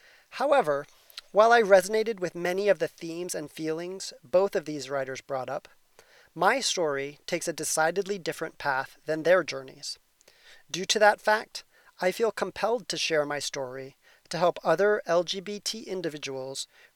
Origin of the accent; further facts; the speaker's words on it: Billings, Montana, United States; I loaned out to other friends in Billings, Montana, my hometown, and where I lived March through August of this year. Because I grew up in a Christian home and attended a Christian college for my bachelor's degree